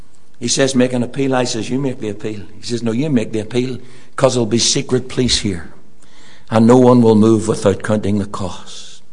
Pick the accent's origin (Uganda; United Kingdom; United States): United Kingdom; Northern Ireland; And I'm from the Shankill Road, and wooden cross and candles and me don't sort of mix too well.